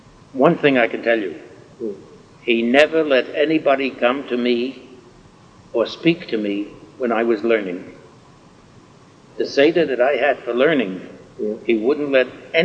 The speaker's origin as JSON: {"language": "English", "town": "Brooklyn", "region": "New York", "country": "United States", "tie": "born there", "said": "I was born in Brooklyn. I was born in the Bushwick section."}